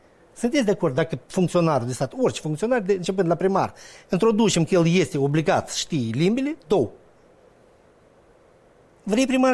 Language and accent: Romanian; Moldova; suntem de Moldova, suntem moldoveni